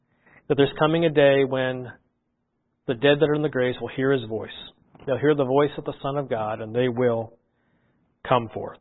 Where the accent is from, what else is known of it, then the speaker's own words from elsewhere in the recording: Canada; now in United States; And I'm Canadian, I'm not American, but I've lived here for almost 20 years now.